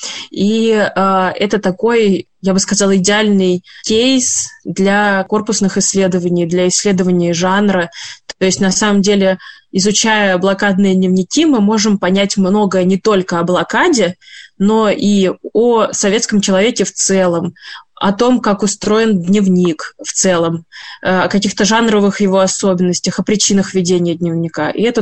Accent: Saint Petersburg, Russia; я жительница Петербурга, коренная петербурженка.

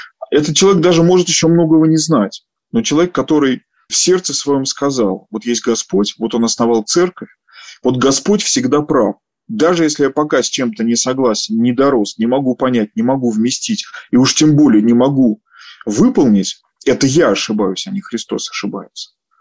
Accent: Moscow, Russia; я москвич

